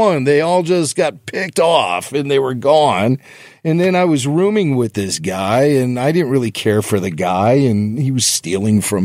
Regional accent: Northbrook, Illinois, United States; Growing up in Northbrook, I grew up like right on the corner of Northbrook and Glenview.

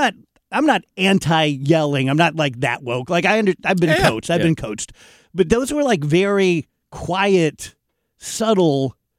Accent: Roxana, Illinois, United States; Like, I was from Roxana, Granite City.

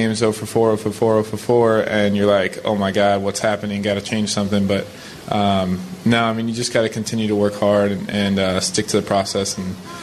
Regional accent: Miami, Florida, United States; I've pretty much played baseball year-round because I'm from Miami

